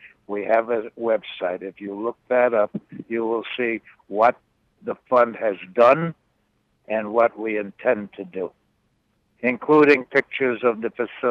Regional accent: United States; I want you to understand that I am an American. Foremost is the word American.

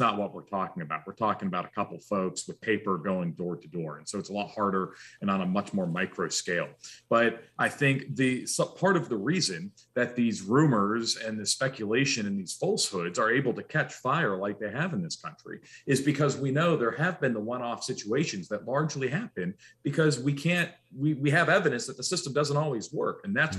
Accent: Hope Mills, North Carolina, United States; I'm from Hope Mills, North Carolina, 30 minutes from Bladen County.

